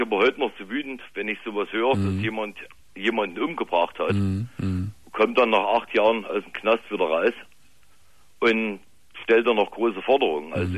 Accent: Eisenach, Thuringia, Germany; Ich bin ein Ossi sozusagen, als Eisenach.

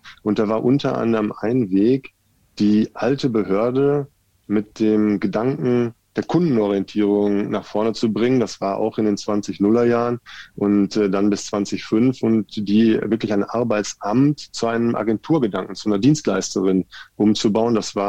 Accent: North Rhine-Westphalia, Germany; now in Nuremberg, Germany; und bin Familienvater von 2 Jungs und wohne mittlerweile seit über 10 Jahren in Nürnberg. Groß geworden im Sauerland, studiert überwiegend im Ruhrpott. Und mittlerweile hier gut angekommen in Nürnberg und freue mich hier mittlerweile zugereister Franke zu sein.

